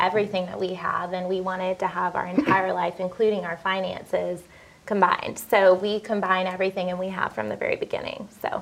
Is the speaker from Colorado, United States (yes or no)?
yes; Colorado, United States; I grew up in Colorado, he grew up here, so we came from different places